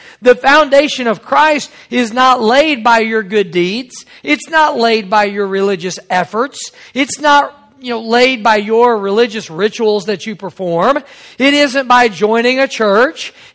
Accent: Missouri, United States; I was raised in Missouri on a fault line, and they have said we could have a massive earthquake.

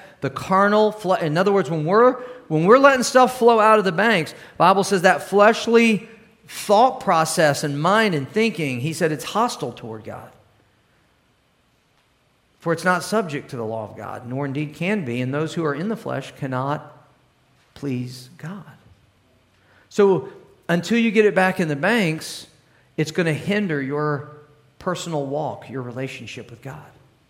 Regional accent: Cape Girardeau, Missouri, United States; And this is a picture of my hometown, actually, Cape Girardeau, Missouri.

